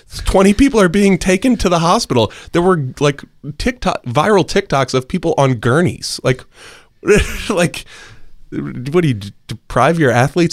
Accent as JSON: {"language": "English", "region": "Maryland", "country": "United States", "tie": "born or raised there", "said": "The fact that I grew up in Maryland and experienced like more extreme cold than heat has no relationship to the way I experience weather today."}